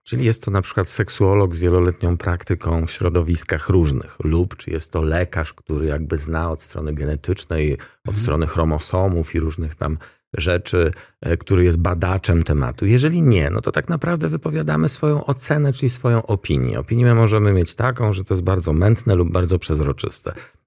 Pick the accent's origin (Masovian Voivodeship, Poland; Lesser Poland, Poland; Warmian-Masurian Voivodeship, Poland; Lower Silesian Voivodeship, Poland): Masovian Voivodeship, Poland; Warsaw; Natomiast ja mam lat 55, jestem z Pragi, z Warszawy, więc jakby mam inne słownictwo.